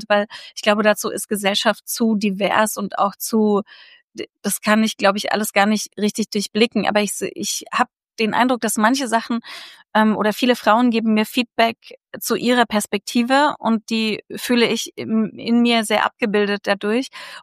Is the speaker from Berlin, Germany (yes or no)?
yes; Berlin, Germany; ich bin Berlinerin